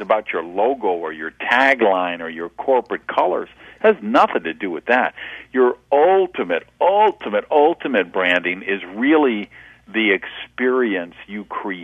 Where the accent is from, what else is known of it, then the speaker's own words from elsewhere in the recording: Madison, Wisconsin, United States; now in Miami, United States; I'm just a tropical guy. I grew up in Madison, Wisconsin, where it was 60 below zero wind chill factors, and I said, when I grow up, I am going to live somewhere warm.